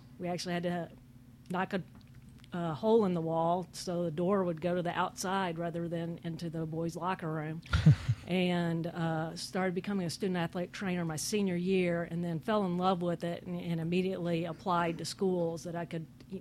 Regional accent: Goldthwaite, Texas, United States; I'm a Texan, born and raised in Texas, lived in many different cities in the state of Texas, was born in Goldthwaite, Texas, which is in the absolute middle of nowhere, somewhere west of Waco

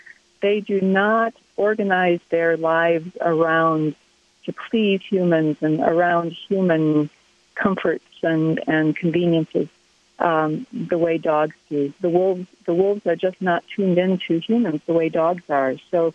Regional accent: Boulder, Colorado, United States; He lives in my hometown of Boulder

